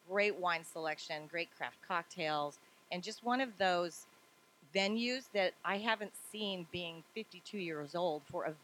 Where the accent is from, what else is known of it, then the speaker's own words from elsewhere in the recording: Greenacres, Washington, United States; And for those who don't know, I grew up in Greenacres, Washington.